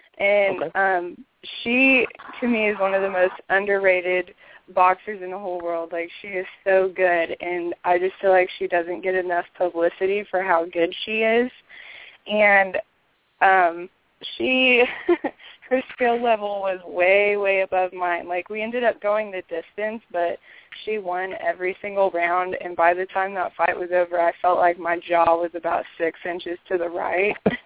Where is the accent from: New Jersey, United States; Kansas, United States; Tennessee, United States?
Kansas, United States; Topeka; Well, I'm from Topeka, Kansas. I'm 19 years old, and I'm 19. And I fight out of United Martial Sciences here in my hometown.